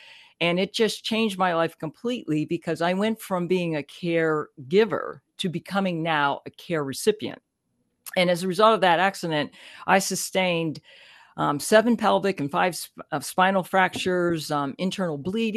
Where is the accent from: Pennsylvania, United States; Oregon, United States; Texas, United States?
Pennsylvania, United States; Pittsburgh; I'm from Pittsburgh, Pennsylvania.